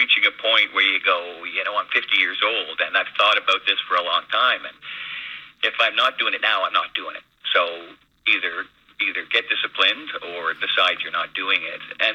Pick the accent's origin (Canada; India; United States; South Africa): Canada; You know, I'm a Canadian